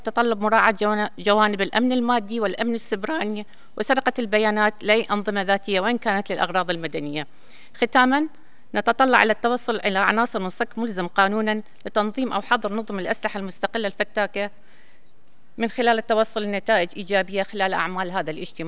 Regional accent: Iraq; يرى وفد بلدي العراق

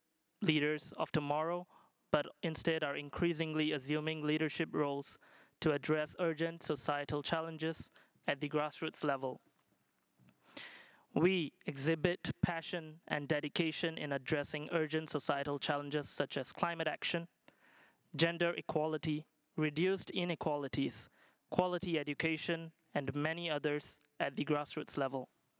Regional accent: Singapore; from Singapore, leading the product team of a climate technology company

